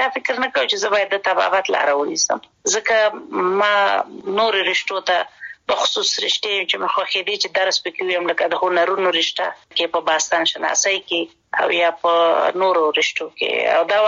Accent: Kabul, Afghanistan; also born or lived in Kunar Province; زه اصلا د کونړ ولایت یم او پیدایښت هم په خپل مملکت کې دی. لومړنۍ زده کړې مې، یعنی اول او دویم صنف مې د کونړ په ولایت کې لوستې دي. دریم صنف نه بیا کابل ته راغلی

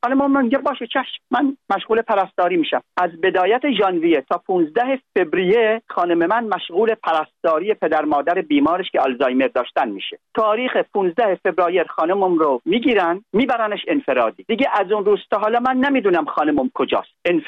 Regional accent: United Arab Emirates; born or raised there

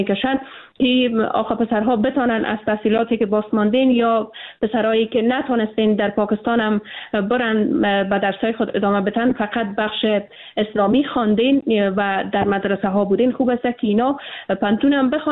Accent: Afghanistan; ما به عنوان یک افغان

